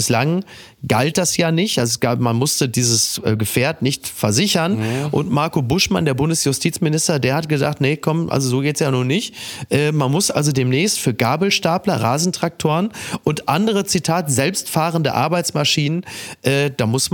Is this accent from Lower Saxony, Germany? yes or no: no; North Rhine-Westphalia, Germany; born there; mein Geburtsland Nordrhein-Westfalen